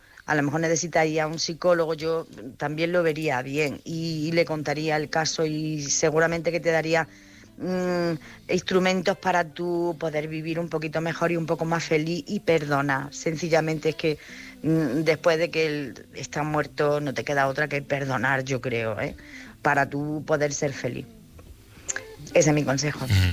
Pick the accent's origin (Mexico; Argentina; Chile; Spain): Spain; Jaén, Andalusia